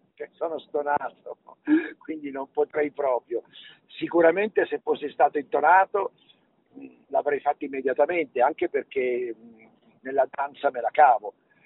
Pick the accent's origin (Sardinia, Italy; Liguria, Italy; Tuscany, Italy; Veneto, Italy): Tuscany, Italy; Florence; Firenze è la mia patria, la mia seconda patria, non sono nato a Firenze, però la reputo la città importantissima per la mia vita, la mia carriera, ho fatto tutto lì, insomma, sono cresciuto lì